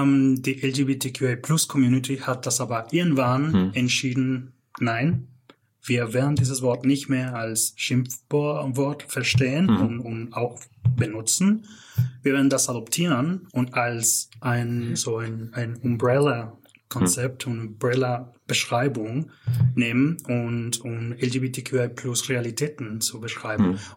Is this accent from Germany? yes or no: no; Canada; da ich quasi aufgewachsen bin in Kanada